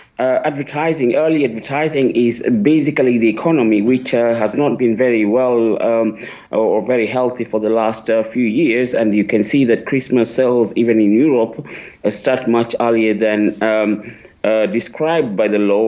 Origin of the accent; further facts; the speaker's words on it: Siaya County, Kenya; moved away as an adult; now in Brussels, Belgium; I am originally from Kenya. I was born in a small town, actually, where Obama's father comes from. That is in Siaya, Kenya. And I relocated to Belgium in 1985